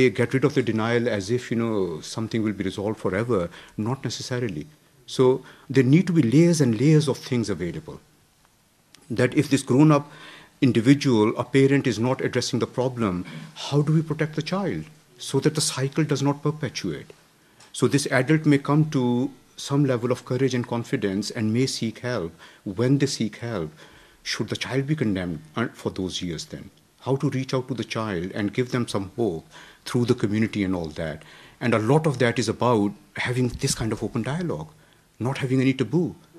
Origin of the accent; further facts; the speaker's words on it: Lahore, Punjab, Pakistan; moved away as an adult; I come from Lahore originally.